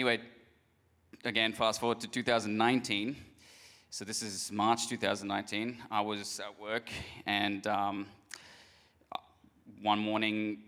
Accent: India; moved away as an adult; I was born and brought up in India, and I immigrated here when I was 18.

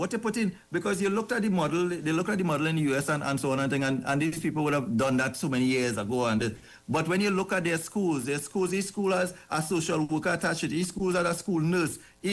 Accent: Wallerfield, Trinidad & Tobago; I come from an agricultural background. I grew up in Wallerfield. Right? It's a farming area.

